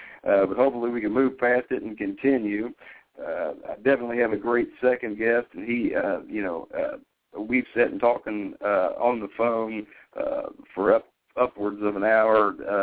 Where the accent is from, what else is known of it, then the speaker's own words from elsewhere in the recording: Cincinnati, Ohio, United States; I'm from Cincinnati, Ohio, actually right outside of Cincinnati, Ohio.